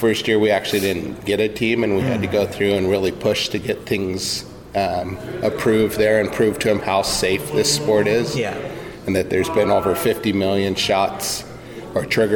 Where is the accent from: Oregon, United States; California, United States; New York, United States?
Oregon, United States; Canby; I grew up in Canby and went to the Canby High School, graduated in 96